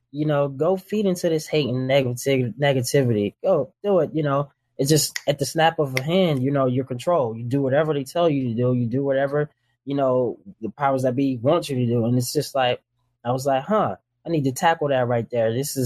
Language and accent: English; Alabama, United States; friends that I lost, you know, they lost their lives or they're in jail and stuff growing up in Alabama.